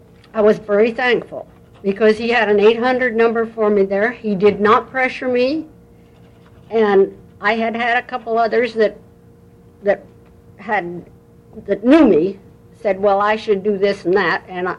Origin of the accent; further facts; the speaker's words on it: Grand Ronde, Oregon, United States; Right. I'm from Grand Ronde.